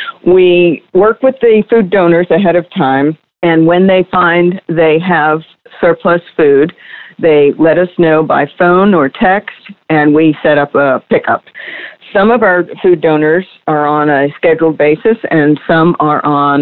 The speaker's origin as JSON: {"language": "English", "region": "New York", "country": "United States", "tie": "born or raised there", "lives_now": "Houston, United States", "said": "I grew up in New York and moved to Houston over 30 years ago."}